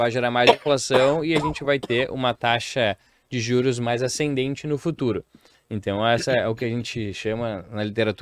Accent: Rio Grande do Sul, Brazil; Para nós aqui, que somos gaúchos, 20 de setembro é o dia que a gente comemora

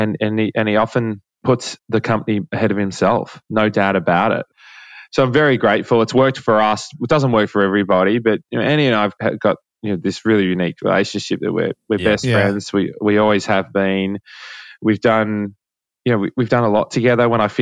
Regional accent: Australia; now in United States; our experience growing up in Australia.

